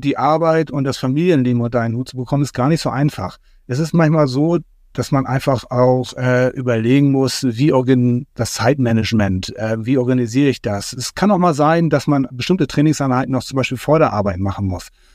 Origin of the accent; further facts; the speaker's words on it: Hamburg, Germany; als Hamburger